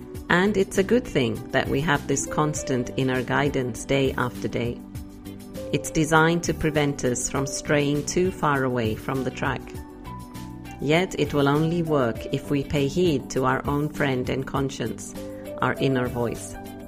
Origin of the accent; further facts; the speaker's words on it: England, United Kingdom; Growing up in England, I was never really convinced as a child